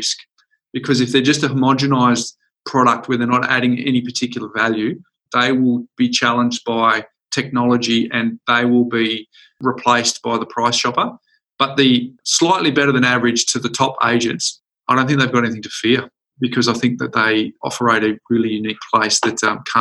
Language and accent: English; Perth, Western Australia, Australia; born or raised there